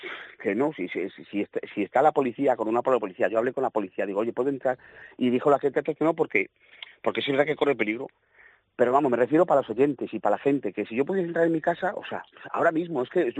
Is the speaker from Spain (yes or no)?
yes; Zamora, Castile and León, Spain; yo tengo 31 años, he nacido en Zamora, me he criado en Zamora y soy zamorano hasta en medula